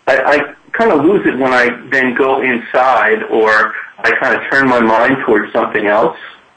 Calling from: West Hurley, New York, United States; Hi, guys. I'm calling in from West Hurley, New York.

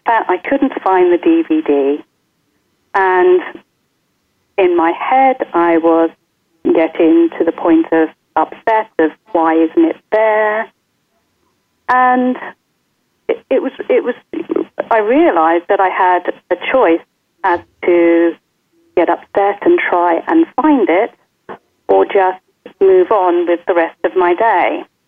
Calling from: Cheshunt, East of England, United Kingdom; I'm calling in from Cheshunt in Hertfordshire, the UK. And it's in between London and Cambridge.

